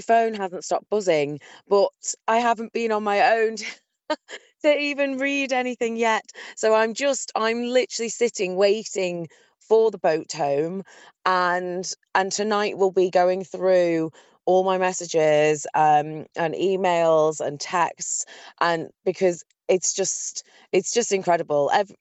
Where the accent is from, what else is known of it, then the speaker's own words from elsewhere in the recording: Isle of Man; And everybody always asks, where are you from? I'm from the Isle of Man.